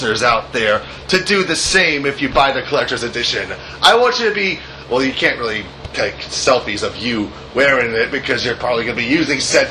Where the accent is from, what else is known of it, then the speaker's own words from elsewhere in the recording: Boston, Massachusetts, United States; I'm also happy, too, that the fact that it's taking place in Boston, my hometown.